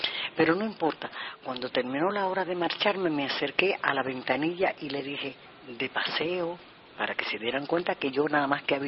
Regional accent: Cuba; Así que, pero yo me quedé aquí, porque a mí de aquí no me saca nadie.

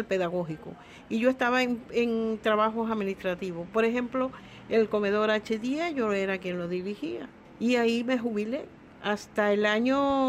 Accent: Banes, Holguín, Cuba; de donde yo soy, de la provincia de Holguín, del municipio Bane.

